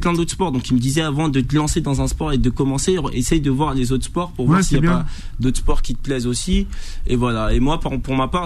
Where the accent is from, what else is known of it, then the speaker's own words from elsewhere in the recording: Saint-Denis, Île-de-France, France; now in Orléans, France; Pure souche, j'ai fait toute ma vie à Saint-Denis. Et ça fait 2 ans et demi que j'ai quitté Saint-Denis pour le Loiret, donc j'habite à Orléans maintenant.